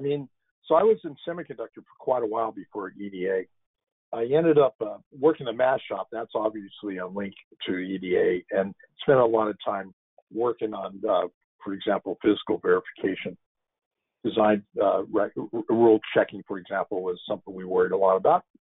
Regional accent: San Jose, California, United States; I grew up in the Valley. I grew up in San Jose. So therefore, I was exposed to semiconductor pretty early.

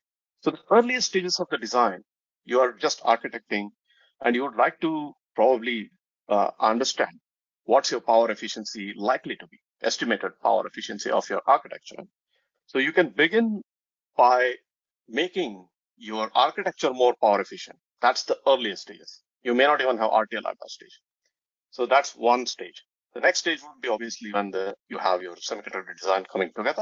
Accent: India; So I grew up in India, for those who might not know.

